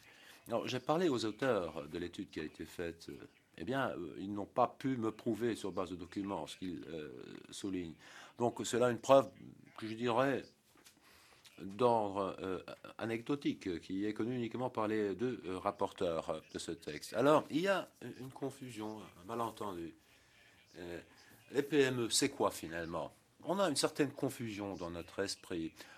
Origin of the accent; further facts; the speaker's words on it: France; je viens de France